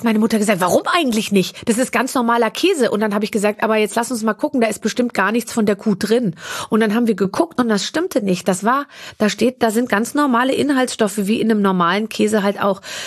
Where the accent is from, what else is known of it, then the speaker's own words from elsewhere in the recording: Munich, Bavaria, Germany; born there; Ich bin 74 München. Geboren in München und wir sind dann in so einen Vorort gezogen, als ich 6 war